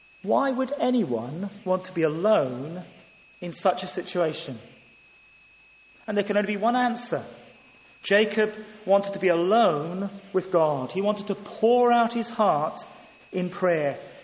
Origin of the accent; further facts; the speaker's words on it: Ghana; I was a young lad in Africa, I was brought up in Ghana, and all the lorries had slogans on the front of them.